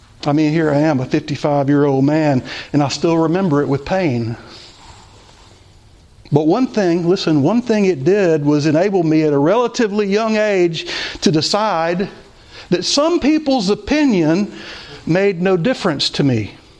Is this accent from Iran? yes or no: no; Louisiana, United States; But when I was growing up in Louisiana, you didn't want to be peculiar.